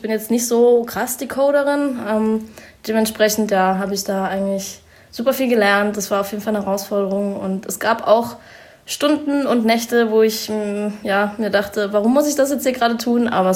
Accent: Würzburg, Bavaria, Germany; Genau, ich komme ursprünglich aus Würzburg und habe dann meinen Bachelor in Bamberg gemacht. Also ich bin erst in Bayern geblieben.

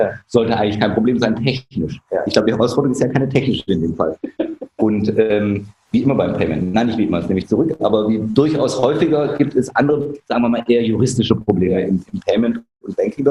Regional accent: Germany; Und als Deutscher sage ich, also am liebsten wäre es mir, wenn es total günstig wäre von einer Blue-Chip-Bank

